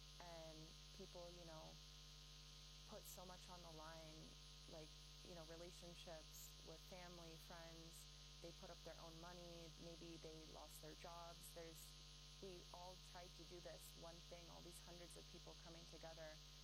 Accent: United States; So I felt so much guilt being there as an American.

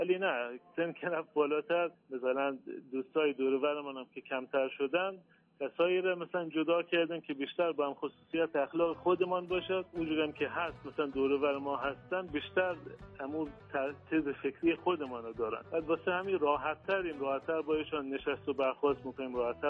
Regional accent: Iran; تحصیلات که تو همین ایران در دنیا آمدیم و تحصیلاتم از بچگی مثل بقیه مردم ایران همینج ادامه دادیم.

